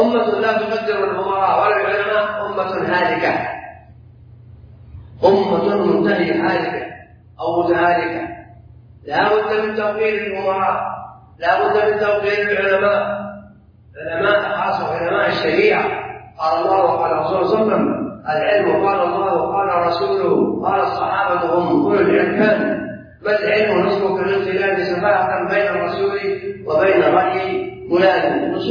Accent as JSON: {"language": "Arabic", "country": "Saudi Arabia", "said": "التوحيد الخالص، الهدوء، السكينة، الاستقرار، هذا ما نعيشه عندنا في السعودية."}